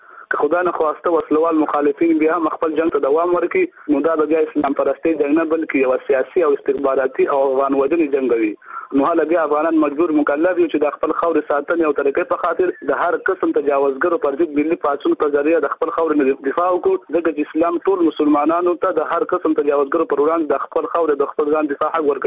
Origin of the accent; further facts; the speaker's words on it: Nuristan, Afghanistan; زه د نورستان ولایت اوسیدونکی یم.